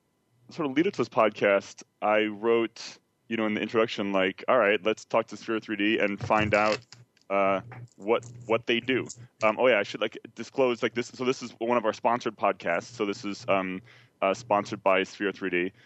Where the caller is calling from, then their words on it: San Francisco, California, United States; I'm connecting from San Francisco.